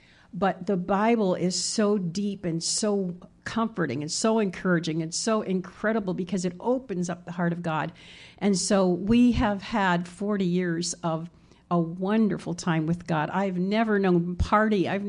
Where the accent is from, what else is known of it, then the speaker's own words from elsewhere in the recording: South Bend, Indiana, United States; moved away as an adult; also born or lived in San Diego; Well, I grew up in South Bend, Indiana, by Notre Dame